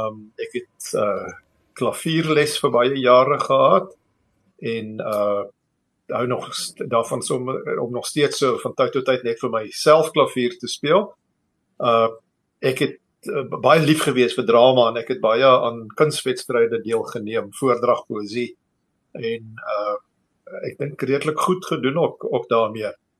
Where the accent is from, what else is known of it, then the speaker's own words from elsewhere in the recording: Pretoria, Gauteng, South Africa; ek is 'n gebore pretoriander. Ek is so 66, amper 67 jaar gelede in Pretoria gebore. Ek het daar in die Moot groot geword. Laar en hoërskool daar gegaan, 1975 gematrikuleer by die hoërskool Seer Swart.